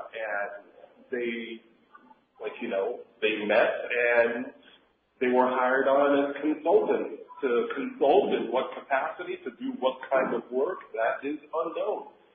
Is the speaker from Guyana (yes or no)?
yes; Georgetown, Demerara-Mahaica, Guyana; being black myself, I'm black. I'm from Georgetown, Guyana, in South America.